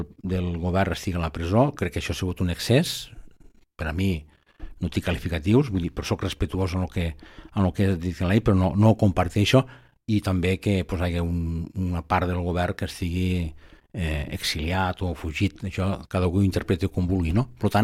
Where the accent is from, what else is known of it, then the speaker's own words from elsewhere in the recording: Catalonia, Spain; com a català